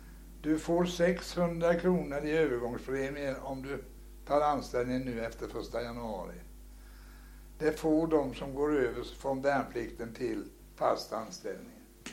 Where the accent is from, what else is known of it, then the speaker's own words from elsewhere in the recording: Småland, Sweden; Ja, jag är smålänning så jag är född.